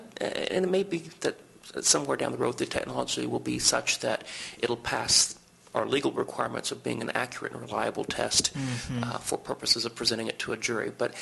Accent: Evansville, Indiana, United States; when I was a kid and I was growing up in Evansville and giving demonstrations on things like cardiopulmonary resuscitation

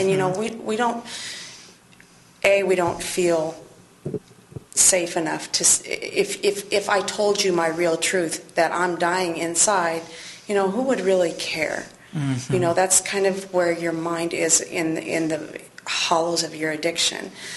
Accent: Evansville, Indiana, United States; I was born and raised in Evansville, and you know, lived I had a good childhood, really.

